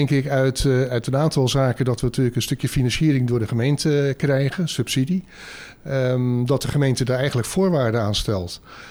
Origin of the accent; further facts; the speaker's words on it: Rodenrijs, South Holland, Netherlands; Ik ben zelf uit Roderijs. En je merkt dat eigenlijk nog wel eens een beetje dorps is.